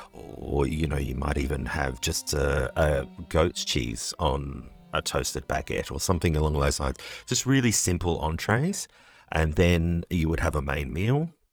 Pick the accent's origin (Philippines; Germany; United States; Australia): Australia; accent: Australian; Unfortunately, with my Australian accent, sometimes the French don't understand me